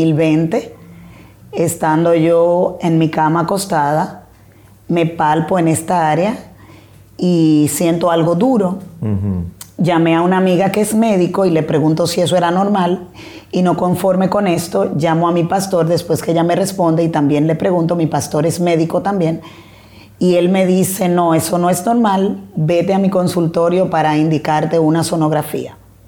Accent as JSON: {"language": "Spanish", "region": "La Romana", "country": "Dominican Republic", "said": "como ya lo mencionó. Soy de aquí de La Romana, República Dominicana."}